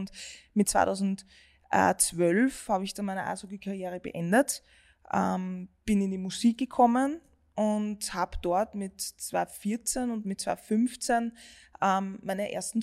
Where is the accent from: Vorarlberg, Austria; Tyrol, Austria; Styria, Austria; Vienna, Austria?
Vienna, Austria; born there; Ich bin 32 Jahre alt. Ich bin in Wien geboren.